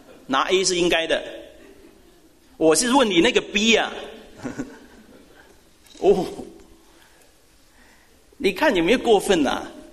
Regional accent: China; 我觉得我们中国人呢，实在这一方面要学。

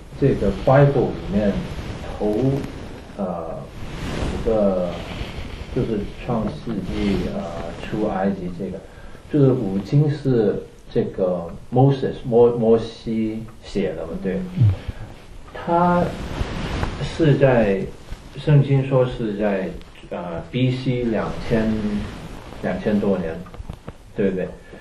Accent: China; 看我们中国人他文化的记载，中国人已经有5000多年的从那没有从文化的记载

